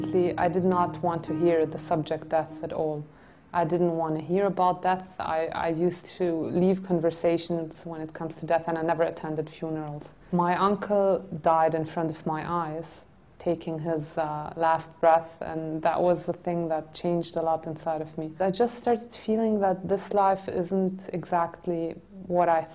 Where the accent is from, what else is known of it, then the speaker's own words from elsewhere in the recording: Germany; I'm Greek. I was born in Germany and I grew up in a very strict traditional Greek Orthodox family.